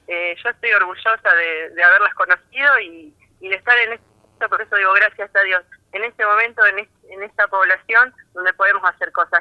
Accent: Chacabuco, Argentina; yo soy de Chacabuco, no se sientan que yo soy de afuera, yo soy de ustedes.

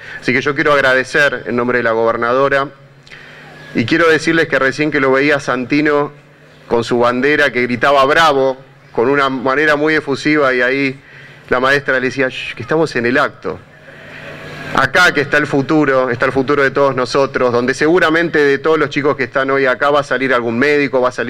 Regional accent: Argentina; como somos los argentinos, que somos solidarios

